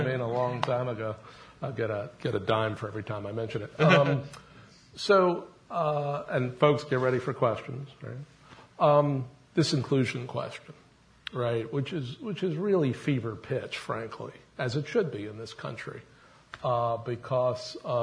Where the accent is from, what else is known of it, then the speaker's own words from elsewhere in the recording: Brooklyn, New York, United States; I'm from Brooklyn, New York, so I see trees.